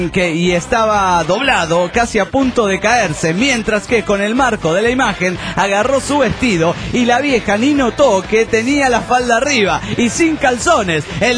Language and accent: Spanish; Bogotá, Colombia; de Bogotá, Colombia.